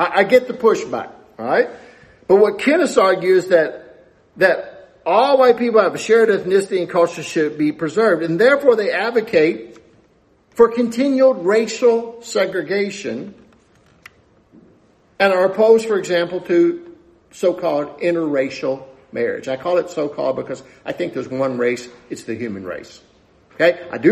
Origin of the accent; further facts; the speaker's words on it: the South, United States; accent: southern; I will continue to speak with my southern accent